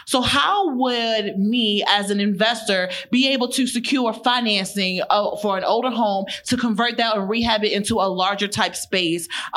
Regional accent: Arlington, Virginia, United States; from Arlington, Virginia.

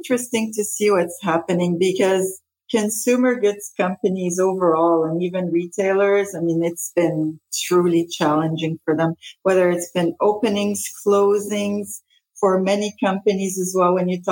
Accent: Quebec, Canada; also born or lived in Lebanon / Denmark / Spain; So I'm Lebanese originally. I was born in Lebanon. So when the war started in Lebanon, we actually moved many places. We moved to Denmark first and then Spain and then ended up in Canada and haven't left here since I was 13. So proud Canadian, grew up here in school

